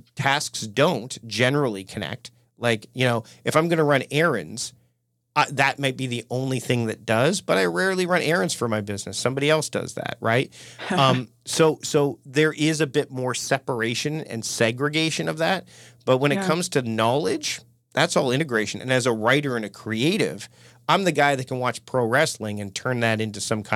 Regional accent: Canada; but when we're speaking Canadian, we don't drop A's at the end of our sentences.

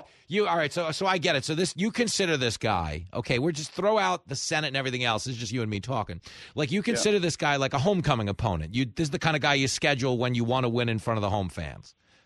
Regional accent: New York, United States; I'm a New Yorker. That's how it goes down.

